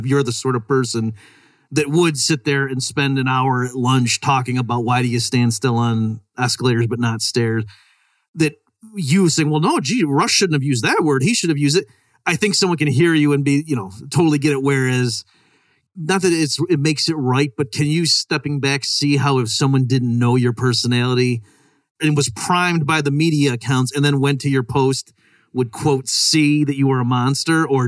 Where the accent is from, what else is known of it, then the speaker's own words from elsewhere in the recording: Rochester, United States; when I grew up in Rochester, and then I was going home. I forget why I was going. This was for like a high school reunion or something. There was some reason I was going back to Rochester